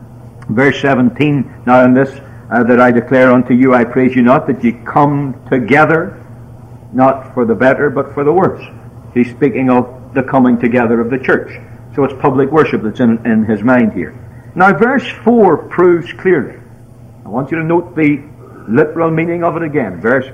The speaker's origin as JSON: {"language": "English", "region": "Northern Ireland", "country": "United Kingdom", "said": "I'm from Northern Ireland"}